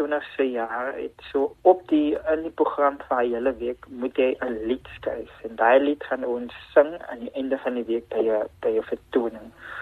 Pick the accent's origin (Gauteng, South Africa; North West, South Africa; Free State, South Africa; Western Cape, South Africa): Western Cape, South Africa; Worcester; ek is alle pad van Worcester